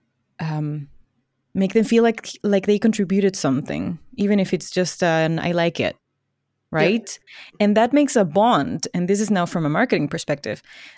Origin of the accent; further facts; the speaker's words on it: Ecuador; English is a second language; I come from Ecuador, and there are also metal bands there. It's not all salsa and reggaeton.